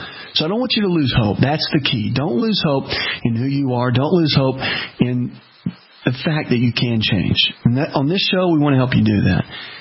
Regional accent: the South, United States; Now, listen, I'm from the South. Okay? I get this.

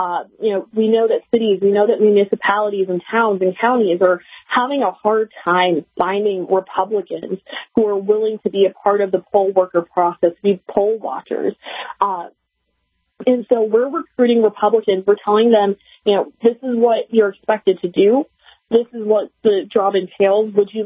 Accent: Minnesota, United States; I know in South Dakota and North Dakota, gas prices are similar to my home state of Minnesota, hovering around $4.61-$4.62 on average.

